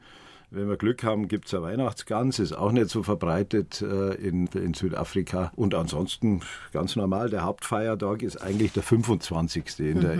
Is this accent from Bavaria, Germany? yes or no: yes; Oberaudorf, Bavaria, Germany; born there; ein alter Freund aus Oberaudorf am Inn, aus meinem Geburtsort.